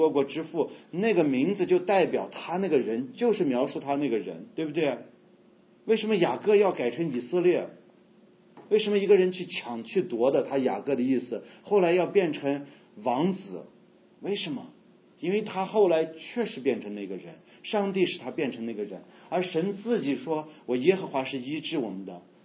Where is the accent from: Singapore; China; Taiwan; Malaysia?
China; 然后一生用我们中国人的话说辛辛苦苦，对不对？